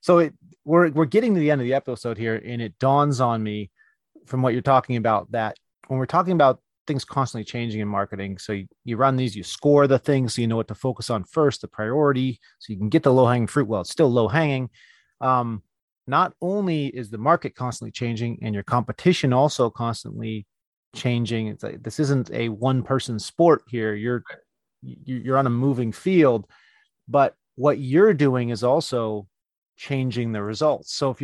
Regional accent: California, United States; born or raised there

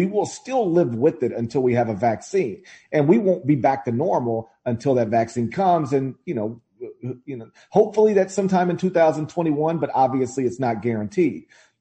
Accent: Tennessee, United States; It's why hospitals in my home state are starting to overwhelm.

